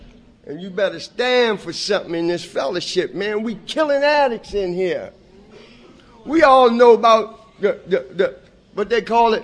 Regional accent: Baltimore, Maryland, United States; I come from the Baltimore area.

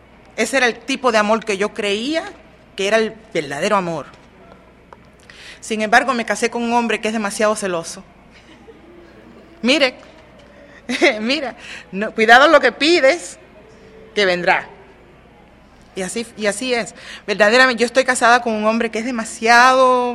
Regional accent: Puerto Rico; yo fui criada con mi mamá, somos puertorriqueños

